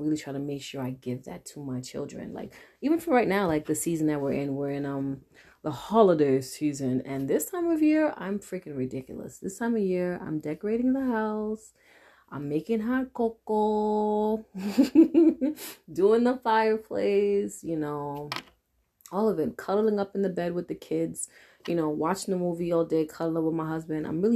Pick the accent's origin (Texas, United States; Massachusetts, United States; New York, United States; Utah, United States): New York, United States; New York City; If you guys don't know me, I am from New York City. I'm a goddess, of course. Born and raised Haitian Nigerian.